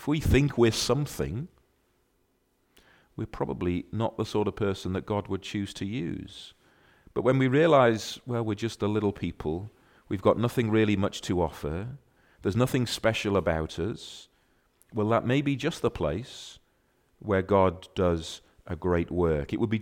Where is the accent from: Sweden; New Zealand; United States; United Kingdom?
United Kingdom; Clydach, Wales; I'm from Swansea. And then afterwards I might say, well, really, I'm from Clydach, but you don't know where Clydach is, do you?